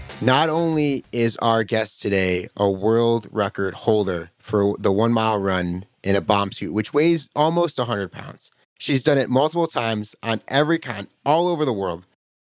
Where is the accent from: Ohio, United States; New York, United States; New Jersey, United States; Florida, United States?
New York, United States; we're both from Western New York.